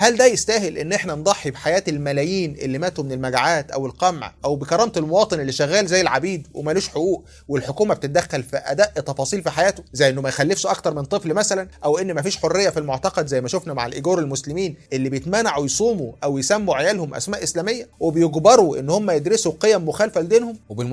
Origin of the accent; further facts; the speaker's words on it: Egypt; طب هو إيه اللي حصل عندنا في مصر؟